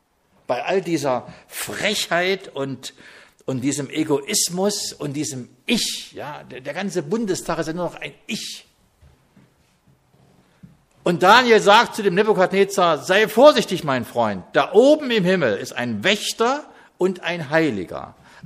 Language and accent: German; East Germany, Germany; Ich bin ja nur in der DDR groß geworden